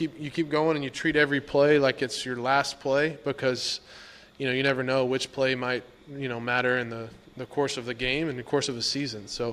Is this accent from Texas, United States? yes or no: yes; Texas, United States; I mean, I grew up in Texas, obviously Cowboy country, a lot of my hometown, a lot of my friends and family back home.